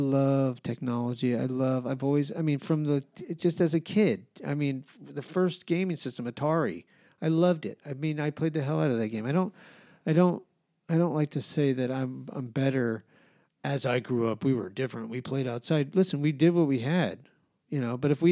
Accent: New Mexico, United States; also born or lived in California; You know, I grew up in New Mexico and California.

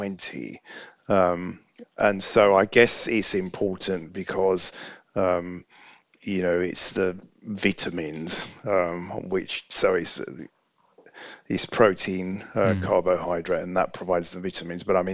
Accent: London, United Kingdom; when I was a child growing up in London

